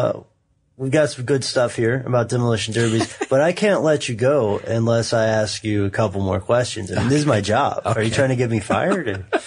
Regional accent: Tennessee, United States; I mean, I'm from Tennessee, so.

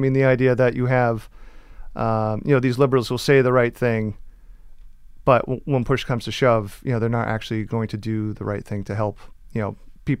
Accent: New England, United States; Particularly growing up in New England, where there's, still the Gothic Puritan is a big part of where I grew up and still live.

